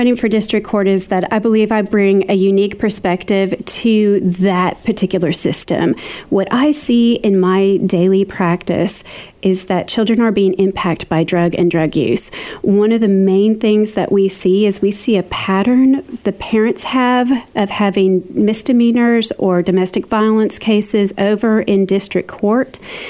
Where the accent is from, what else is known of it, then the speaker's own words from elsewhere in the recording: Arkansas, United States; moved away as an adult; Now, whenever I first moved here, again, I'm from Northwest Arkansas. Northwest Arkansas, at the time that I left in 2014, was about 500,000 people.